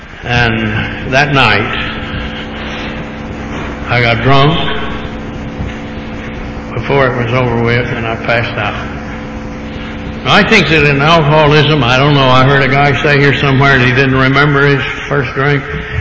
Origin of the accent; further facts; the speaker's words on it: Tyler, Texas, United States; born there; I was born in Tyler, Texas, and had no control over that.